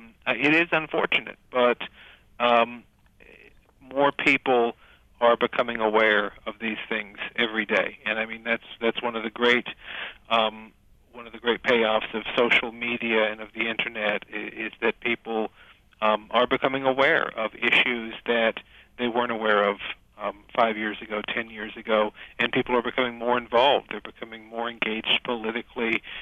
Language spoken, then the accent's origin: English; Kentucky, United States; You know, I came from an evangelical background. I grew up in the South in Kentucky.